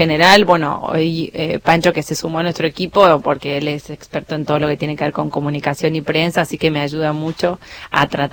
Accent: Bolívar, Buenos Aires Province, Argentina; Soy de Bolívar.

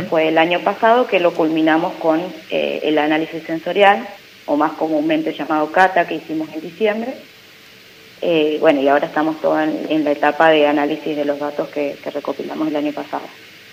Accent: 25 de Mayo, La Pampa, Argentina; born there; No, yo soy nacida acá en 25 de mayo.

